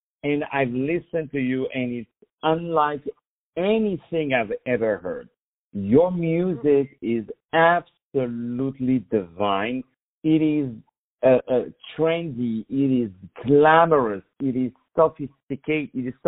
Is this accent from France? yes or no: yes; Paris, Île-de-France, France; now in Long Island, United States; So it's beautiful, from Paris, which is also my hometown, to Long Island.